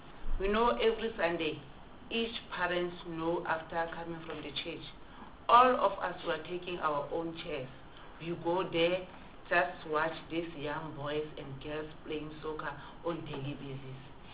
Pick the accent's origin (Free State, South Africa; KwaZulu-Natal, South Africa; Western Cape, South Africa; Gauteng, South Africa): Free State, South Africa; And also, I'm coming from the Free State province.